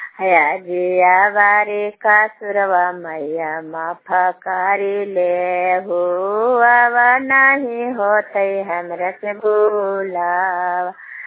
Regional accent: Juniyar, India; Junior के रहने वाली हूँ।

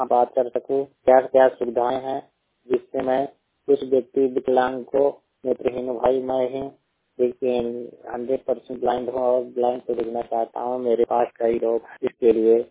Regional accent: Uttar Pradesh, India; जिला कौशाम्बी, उत्तर प्रदेश की निवासी हूँ, बोल रहा हूँ।

